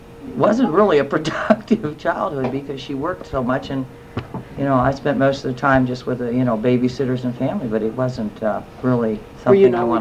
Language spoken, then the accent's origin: English; Hawaii, United States; I've never had a negative reaction to being Hawaiian.